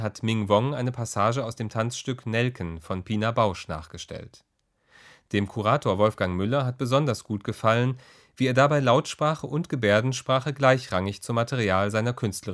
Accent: Essen, North Rhine-Westphalia, Germany; in meiner Heimatstadt Essen, wo es eine Berufsschule für gehörlose Jugendliche gibt.

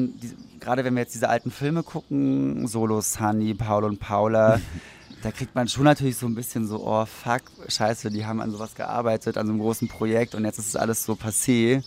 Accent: Berlin, Germany; also ich bin 87 geboren und für mich war Berlin, also ich bin in Berlin aufgewachsen, in Prenzlauer Berg.

